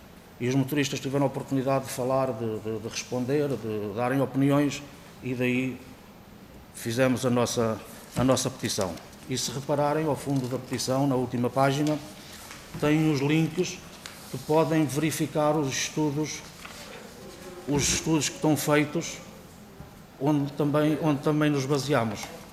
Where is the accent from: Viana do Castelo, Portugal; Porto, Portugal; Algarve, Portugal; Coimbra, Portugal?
Coimbra, Portugal; Oliveira do Hospital; Eu, por exemplo, eu sou da Oliveira do Hospital